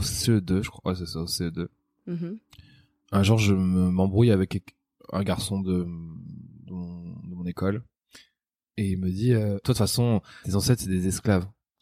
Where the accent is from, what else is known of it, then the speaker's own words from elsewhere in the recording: Nice, Provence-Alpes-Côte d'Azur, France; now in Paris, France; je suis un humoriste panafricain. J'ai 32 ans et je suis né ici à Paris, mais j'ai grandi à Nice, donc j'ai bougé un peu partout en France en vrai.